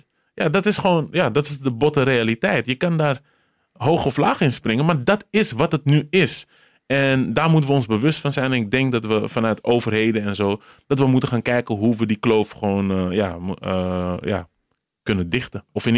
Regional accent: Amsterdam, North Holland, Netherlands; ik ben deels opgegroeid in Amsterdam-Noord, Vogelbuurt.

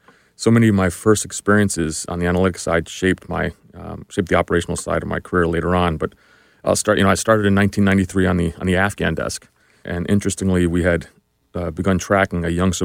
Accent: New Jersey, United States; I grew up in New Jersey, just really a regular middle-class kid

